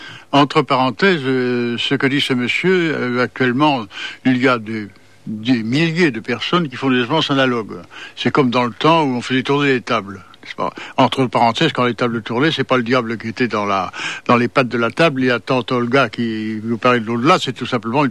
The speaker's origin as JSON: {"language": "French", "region": "Normandy", "country": "France", "said": "Je suis normand."}